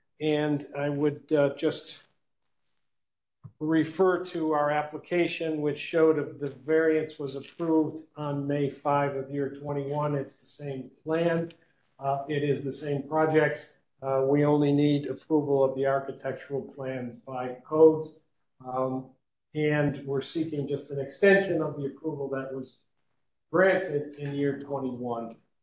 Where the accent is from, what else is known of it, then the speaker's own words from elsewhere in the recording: Utica, New York, United States; I'm an attorney from Utica